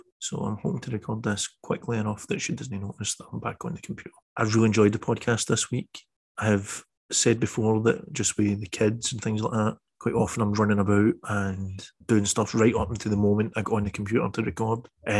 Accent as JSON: {"language": "English", "town": "Blantyre", "region": "Scotland", "country": "United Kingdom", "said": "I'm coming from the Blantyre Free State."}